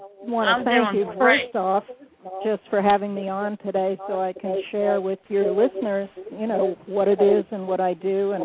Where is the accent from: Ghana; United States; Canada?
United States; New Jersey; I grew up in New Jersey riding horses, loved horses, showed all the way up through college.